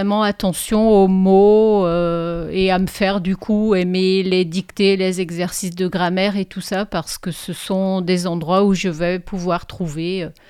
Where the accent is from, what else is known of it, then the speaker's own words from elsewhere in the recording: Brittany, France; puisque je suis née dans les Côtes d'Armor, plus du côté du Finistère, et que je suis née dans un milieu où les deux langues étaient présentes.